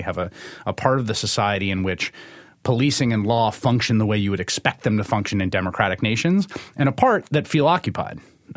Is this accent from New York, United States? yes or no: yes; New York City, New York, United States; I grew up in this city, in New York City. I grew up in the Bronx, sort of outer borough, middle working class kid.